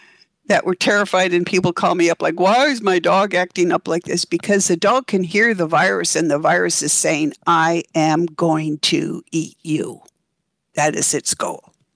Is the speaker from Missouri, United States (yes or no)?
no; Oregon, United States; now in Seattle, United States; The area I grew up in Oregon burned down. Everything I knew as a kid is gone.